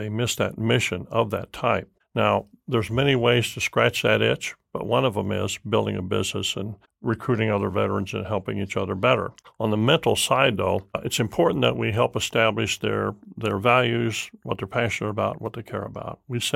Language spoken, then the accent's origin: English; Sullivan, Illinois, United States; All across America are these flyover towns, towns like where I grew up in Sullivan, Illinois.